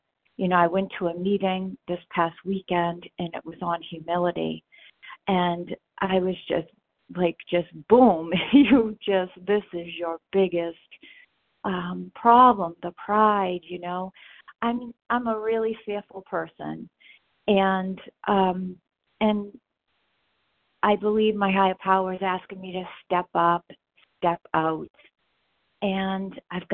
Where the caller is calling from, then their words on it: Massachusetts, United States; Okay, great. Sorry about that. Massachusetts.